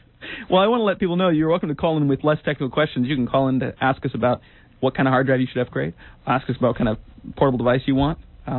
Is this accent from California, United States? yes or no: yes; Ben Lomond, California, United States; Okay, from my hometown, Kelly in Ben Lomond.